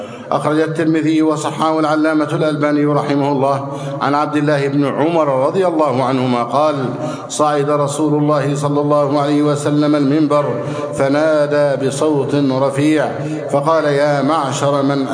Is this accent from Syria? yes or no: no; Egypt; اللهم من أراد بلادنا مصر بخير فوفقه لكل خير